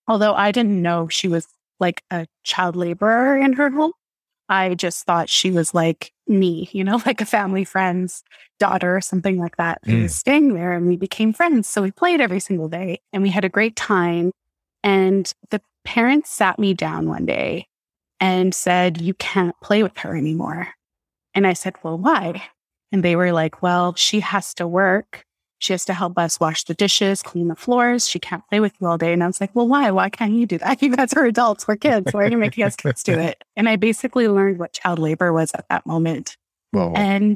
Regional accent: Canada; I'm a South Asian woman. So born and raised in Canada, two immigrant parents from India

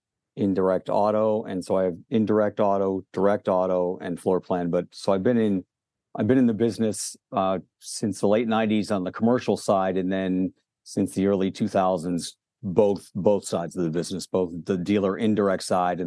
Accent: Pittsburgh, Pennsylvania, United States; also born or lived in Scranton, Pennsylvania; So I'm born and raised in Pittsburgh. Been here all of my life, with the exception of about 5 years I spent in Scranton, Pennsylvania

